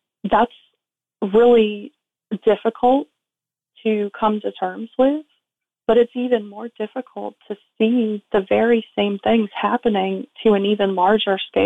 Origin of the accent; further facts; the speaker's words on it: Florida, United States; Well, I was raised in South Florida in a household that there's no easy way to say it.